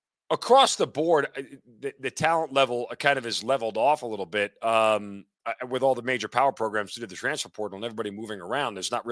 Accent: New York, United States; I grew up in New York, so college sports weren't a thing, right? New York's a pro sports town

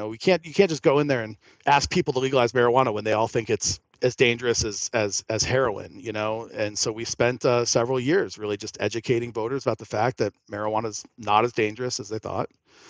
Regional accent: Arizona, United States; I'm originally from Arizona. My parents are from Ohio, but they moved to Arizona, and I was born there, grew up there, and immediately left there once I could when I graduated high school

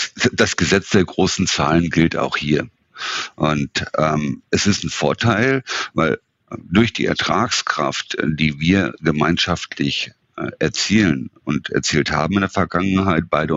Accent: Northern Germany, Germany; und ich als Norddeutscher habe da schon teilweise meine Schwierigkeiten zu folgen.

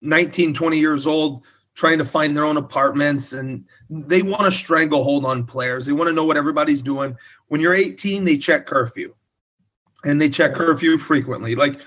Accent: Illinois, United States; And I am about as green as they get, right? Growing up in Southern Illinois.

